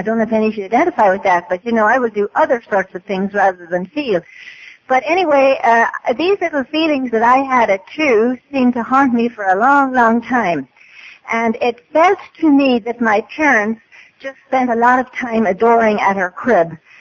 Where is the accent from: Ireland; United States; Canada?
Ireland; So I'm from Ireland, as you can tell.